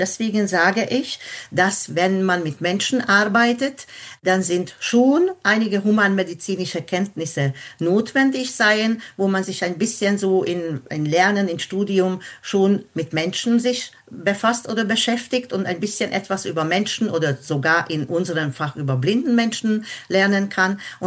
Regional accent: Budapest, Hungary; accent: Hungarian; German is a second language; moved away as an adult; now in Germany; wie man das ja hört in meiner Sprache, ist ein ungarischer Akzent drin. Also ich komme ursprünglich aus Budapest.

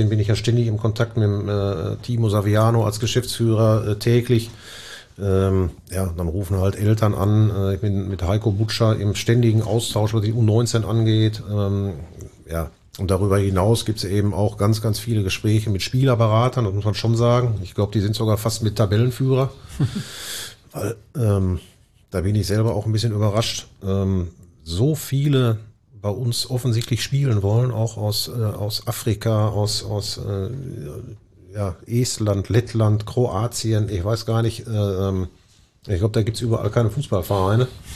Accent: Bochum, North Rhine-Westphalia, Germany; also zunächst mal bin ich im Elisabeth-Krankenhaus geboren worden.

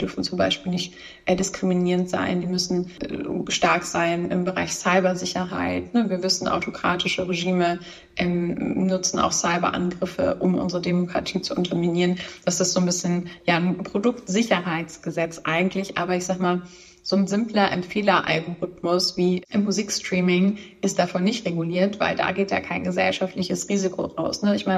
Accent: Hamburg, Germany; als Hamburgerin

